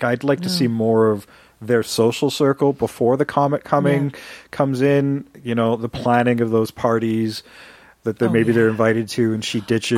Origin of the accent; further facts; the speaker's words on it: Canada; Yeah, we're Canadian.